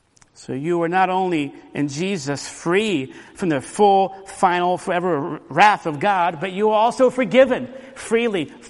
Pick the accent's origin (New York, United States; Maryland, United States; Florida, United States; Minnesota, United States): Florida, United States; Orlando; When I was growing up in Orlando, Florida, there were orange groves everywhere.